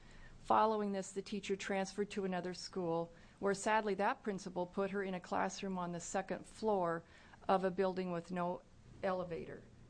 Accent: Portland, Oregon, United States; I'm from Portland, where I grew up.

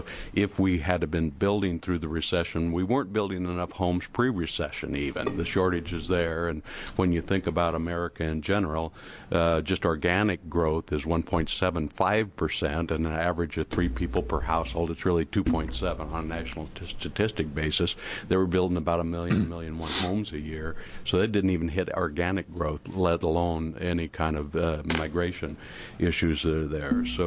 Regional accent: Salem, Oregon, United States; from Salem, Oregon.

